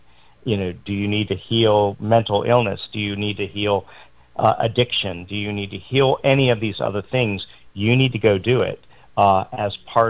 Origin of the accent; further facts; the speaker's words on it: United States; because we're American and we want it to be just by ourselves and independent and all of that.